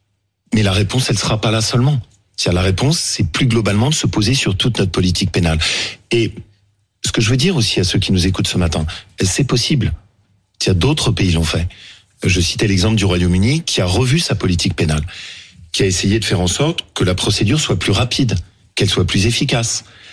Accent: Le Chambon-sur-Lignon, Auvergne-Rhône-Alpes, France; chez moi en Haute-Loire, au Chambon-sur-Lignon.

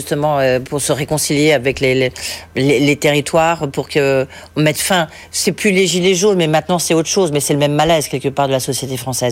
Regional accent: France; Nous, on a eu plus de 1 chez nous, en France.

